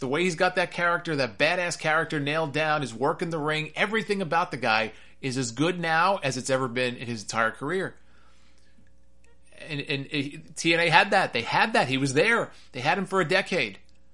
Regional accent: Northeast, United States; Yeah, I grew up in the Northeast.

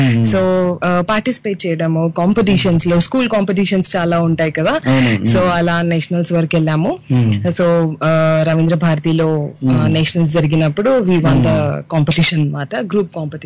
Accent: Hyderabad, Telangana, India; నేను పుట్టి పెరిగింది హైదరాబాద్ అండి. సో నేను మొలాలి ఈసీఐ నుంచి బిలాంగ్ చేశాను హైదరాబాద్ లో.

